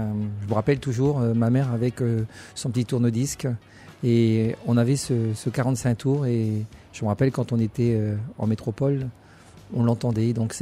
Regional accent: New Caledonia; also born or lived in Le Mans, France; quand je suis né au Mans, et ensuite quand on est revenu en Calédonie, donc à Nandaï et à Bouraï pendant 3 ans. Et ensuite quand on est reparti vraiment dans le village où mon père était né. Et donc on est resté 5 ans là-bas.

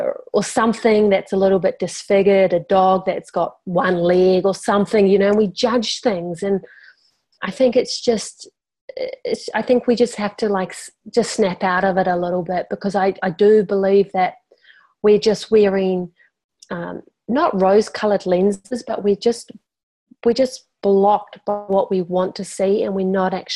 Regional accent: New Zealand; now in Australia; And I come from New Zealand and there's no snakes.

